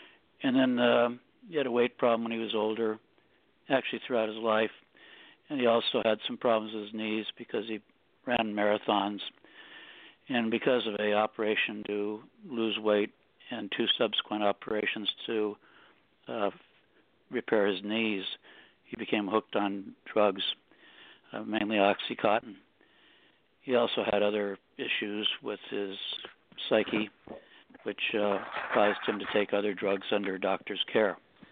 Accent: California, United States; Well, first off, I grew up in Southern California and attended schools in San Fernando Valley, including San Fernando Valley State College.

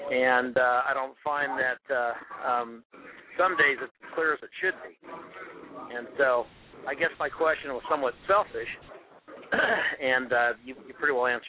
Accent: Austin, Texas, United States; I'm from the Austin area

